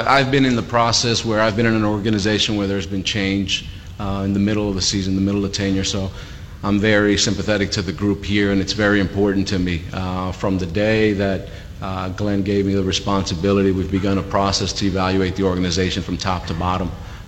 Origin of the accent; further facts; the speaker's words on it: Bogota, Bogotá, Colombia; English is a second language; now in United States; I'm an immigrant from Bogota, Colombia.